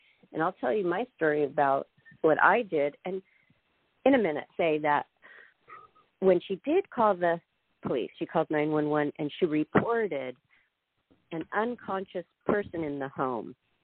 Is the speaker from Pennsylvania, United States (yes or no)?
no; Spokane, Washington, United States; born there; By the way, very close to where I was born in Spokane, Washington.